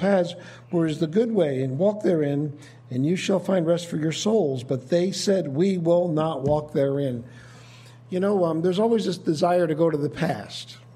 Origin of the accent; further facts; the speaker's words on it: Fulton, Missouri, United States; from Fulton, Missouri.